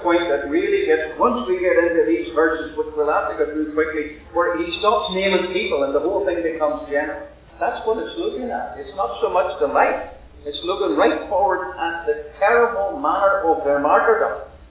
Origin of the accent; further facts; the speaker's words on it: Ireland; now in Canada; because I came from Ireland to be temporarily in Canada